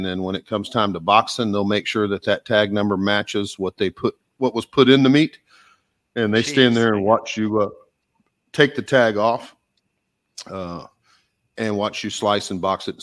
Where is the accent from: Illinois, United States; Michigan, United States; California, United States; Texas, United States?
Texas, United States; He was giving me a hat lesson, and I'm from Texas, you know.